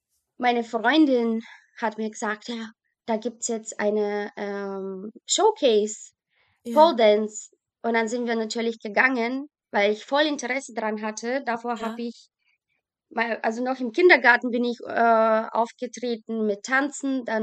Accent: Bulgaria; German is a second language; moved away as an adult; now in Germany; das war in Bulgarien, ich komme aus Bulgarien.

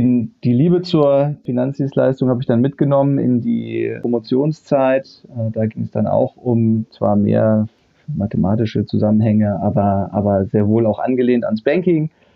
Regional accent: Hamburg, Germany; born there; bin gebürtiger Hamburger.

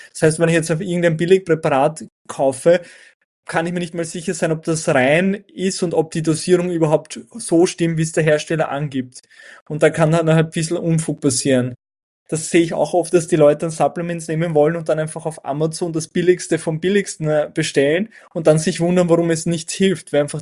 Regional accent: Burgenland, Austria; ich bin aus dem Burgenland, ich habe in Innsbruck studiert

